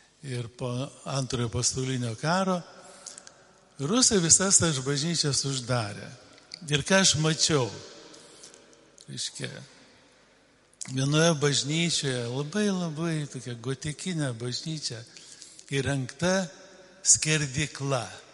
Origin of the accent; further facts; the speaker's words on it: Klaipėda, Klaipėda County, Lithuania; aš esu tarybiniais metais formuotas kunigas. Aš gimiau, augau Klaipėdoje.